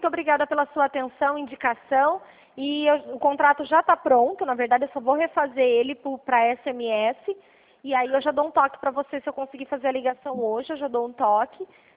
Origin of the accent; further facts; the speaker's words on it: Capivari, São Paulo, Brazil; eu sou daqui da cidade vizinha aí, de Salto, né? Eu sou de Capivari.